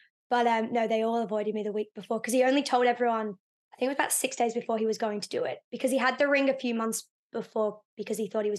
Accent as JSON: {"language": "English", "region": "Victoria", "country": "Australia", "tie": "born or raised there", "said": "We grew up in the Yarra Valley."}